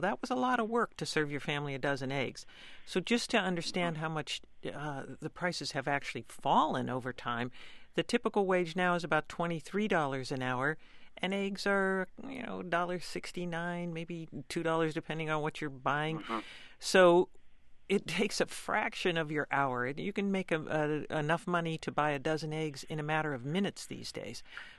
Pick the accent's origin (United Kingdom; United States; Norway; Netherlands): United States; Ohio; in the 90s, I grew up in Ohio. A lot of the exurbs of Cleveland spread out. Cornfields that I knew as a child became suburbs.